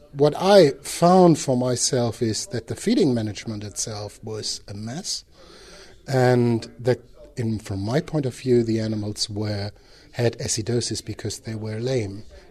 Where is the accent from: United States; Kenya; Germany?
Germany; English is a second language; I'm from Germany